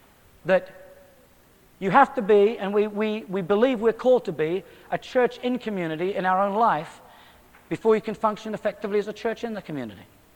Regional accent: Australia; I'm an Australian. Alrighty. I request the forgiveness of all Australians present.

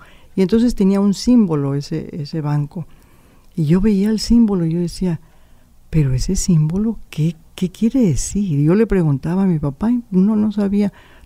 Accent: Mexico City, Mexico; born there; Yo nací en la Ciudad de México y mi papá, la familia paterna, es de Cuautla, de Morelos, muy cerquita de la Ciudad de México, que es puro mexica. Y la familia de mi mamá viene del estado de Michoacán

